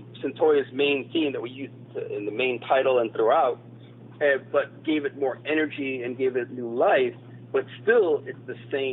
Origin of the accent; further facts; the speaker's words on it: Haiti; my father's from Haiti, so mm-hmm. I grew up in Haiti.